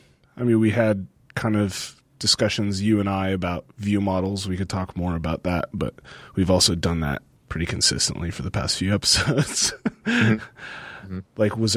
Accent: Southern United States, United States; I'm saying that as a Southerner, they have the best pulled pork sandwich.

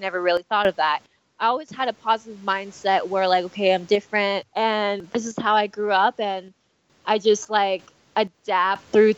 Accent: Oregon, United States; I see other kids skateboard out in the cul-de-sac when I was growing up in Oregon.

